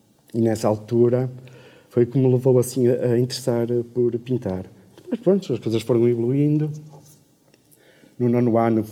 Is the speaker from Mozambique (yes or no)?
no; Braga, Norte, Portugal; Sou de Braga